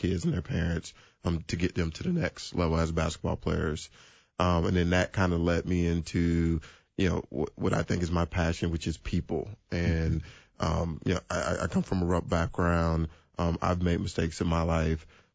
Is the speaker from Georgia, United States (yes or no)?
yes; Decatur, Georgia, United States; So I grew up in Decatur, which is a suburb of Atlanta. Grew up in a one-parent household.